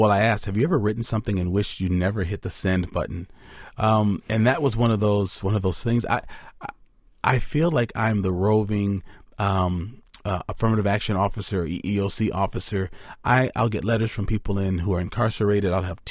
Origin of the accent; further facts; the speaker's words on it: Madison, Wisconsin, United States; I mean, I grew up in Madison. I've been here most of my life.